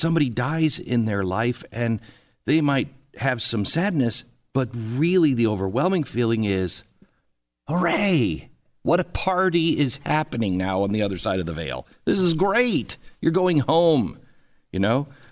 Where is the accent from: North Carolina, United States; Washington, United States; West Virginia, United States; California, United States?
Washington, United States; Seattle; moved away as an adult; I moved to the other side of the country. I grew up in Seattle, and I moved to Washington, D.C.